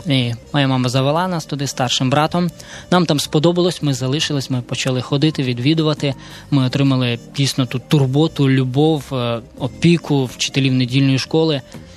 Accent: Kyiv, Ukraine; born there; Я народився в Києві в сім'ї не християнській

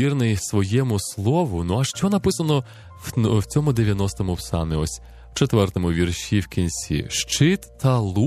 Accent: Kyiv, Ukraine; навколо мого рідного міста, любого мого Києва

